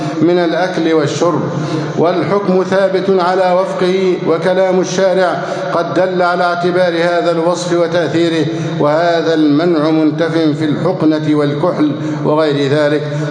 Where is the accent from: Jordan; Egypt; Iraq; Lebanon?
Egypt